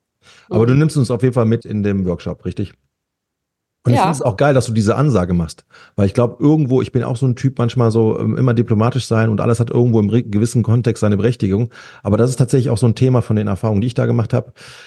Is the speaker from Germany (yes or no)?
no; Italy; ich bin ein nicht-spanischer Mensch. Nein, also jeder denkt, ich wäre Spanier, ich bin Italiener.